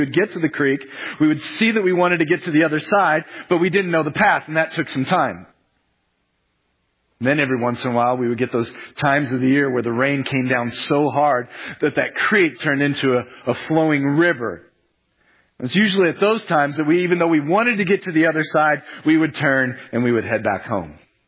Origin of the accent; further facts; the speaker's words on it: Blue Springs, Missouri, United States; when I was growing up in Blue Springs, we had a creek behind our yard.